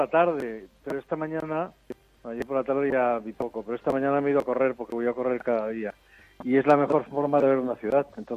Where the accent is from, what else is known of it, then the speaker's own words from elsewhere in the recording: Girona, Catalonia, Spain; now in Barcelona, Spain; Yo vivo en Cataluña, yo vivo en Barcelona, pero me crié en Gerona. Soy de origen extremeño, como tantos catalanes